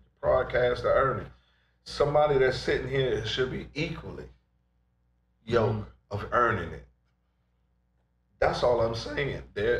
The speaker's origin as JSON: {"language": "English", "town": "Washington", "region": "District of Columbia", "country": "United States", "said": "And listen, man, I'm from Southeast DC."}